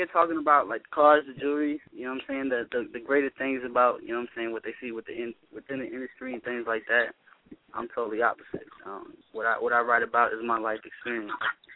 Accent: Midwest, United States; born there; Nah, I was born in the Midwest.

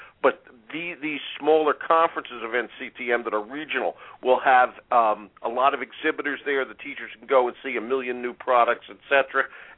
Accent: Philadelphia, Pennsylvania, United States; at the Reading Terminal Market in my hometown of Philadelphia.

